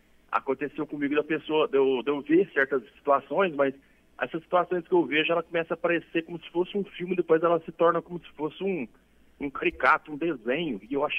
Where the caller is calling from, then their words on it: Franca, São Paulo, Brazil; Sou de Franca.